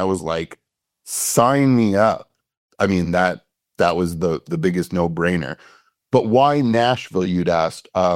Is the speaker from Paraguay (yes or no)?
no; Canada; Yeah, I grew up in Canada, toured in Canada as a keyboard player.